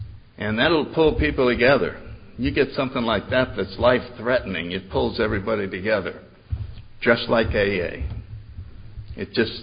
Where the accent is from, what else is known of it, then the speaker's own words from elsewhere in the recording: New Haven, Connecticut, United States; Anyway, I grew up in New Haven, Connecticut. I was born in 1931.